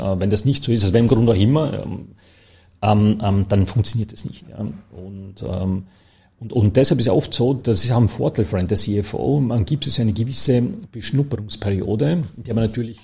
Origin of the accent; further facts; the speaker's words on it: Dornbirn, Vorarlberg, Austria; Und es war natürlich für mich toll als Vorarlberger. Ich bin in Dornbirn zur Schule gegangen